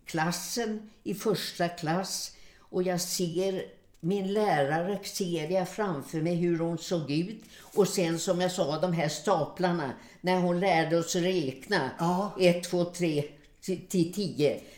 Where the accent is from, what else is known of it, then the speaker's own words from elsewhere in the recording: Stockholm, Stockholm County, Sweden; Då bodde vi där på Liljeholmen.